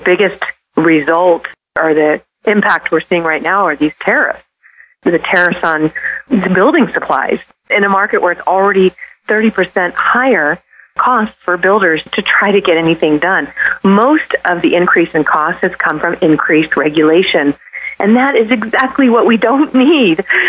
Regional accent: California, United States; I'm born and raised in California, and it has always been an expensive place to live.

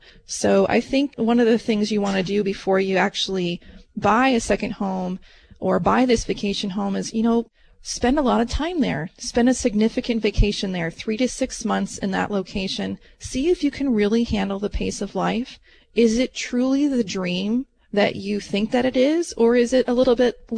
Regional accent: Idaho, United States; And I'm from Idaho and I love it there, don't get me wrong.

